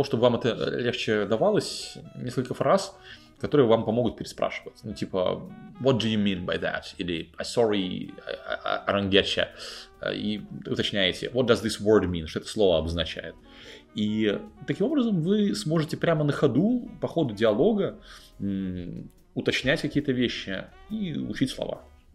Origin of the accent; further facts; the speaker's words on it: Chelyabinsk, Chelyabinsk Oblast, Russia; я из Челябинска приехал в Питер записывать подкаст